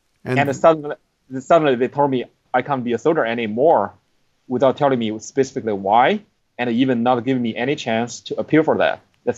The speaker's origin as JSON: {"language": "English", "country": "China", "second_language": "English", "moved": "yes", "lives_now": "United States", "said": "I mean, first, I come from China, but I was raised in the family where my parents gave me a lot of American literatures and also the Bible to read when I was a child. And then I moved to USA."}